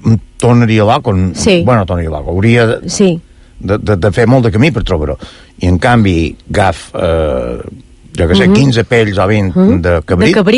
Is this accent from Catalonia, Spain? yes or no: no; Sa Pobla, Balearic Islands, Spain; Bueno, com que jo som de la Pobla